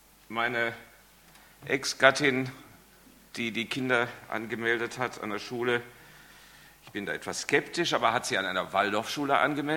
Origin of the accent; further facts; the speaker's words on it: Bielefeld, North Rhine-Westphalia, Germany; Da, wo ich herkomme, in Bielefeld